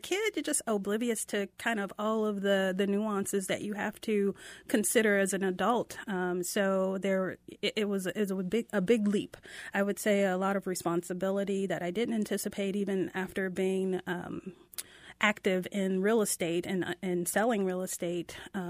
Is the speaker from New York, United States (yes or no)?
yes; Brooklyn, New York, United States; I grew up on 27th in Brooklyn, where my mom still lives.